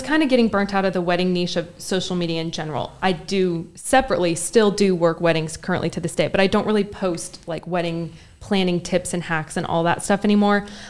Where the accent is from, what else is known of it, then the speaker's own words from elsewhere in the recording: Memphis, Tennessee, United States; And then Cameron grew up in Chattanooga and I'm from Memphis.